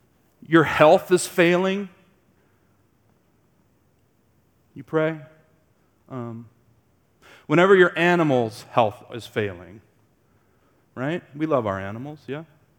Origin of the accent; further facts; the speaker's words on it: Laramie, Wyoming, United States; They probably didn't suspect that I was from Laramie.